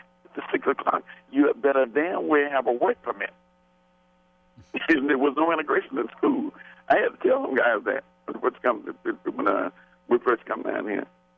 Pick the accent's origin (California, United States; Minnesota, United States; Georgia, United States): Georgia, United States; now in Miami, United States; When I came from Niagara, Georgia to Miami